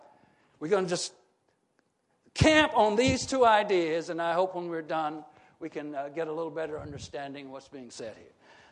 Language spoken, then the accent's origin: English; Arkansas, United States; I'm from Arkansas, so you know my dad taught me how to work on cars and all of that.